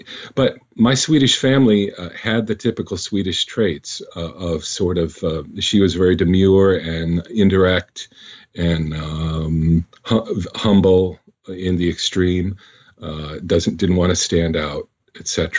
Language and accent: English; United States; but there's a lot of weirdness to me as an American